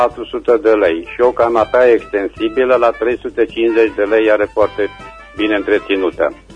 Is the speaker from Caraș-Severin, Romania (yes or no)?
yes; Reșița, Caraș-Severin, Romania; sunt din Reșița